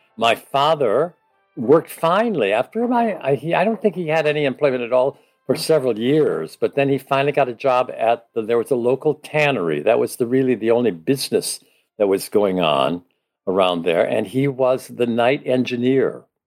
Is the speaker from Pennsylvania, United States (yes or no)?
no; Michigan, United States; born there; I was born in Michigan in January 14th, 1930, which makes me 91 years old, very recently.